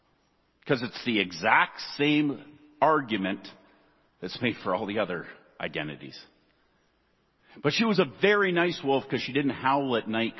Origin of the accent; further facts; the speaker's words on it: Canada; Well, I'm proud Canadian.